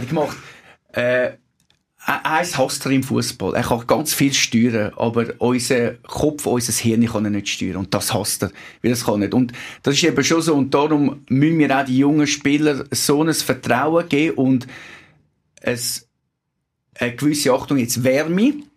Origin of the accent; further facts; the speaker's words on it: Switzerland; als Schweizer Mentalität